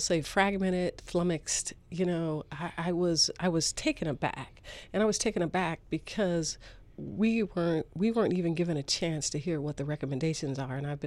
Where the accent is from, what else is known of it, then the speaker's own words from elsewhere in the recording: Los Angeles, California, United States; I came from West LA, California, where I grew up in a real estate brokerage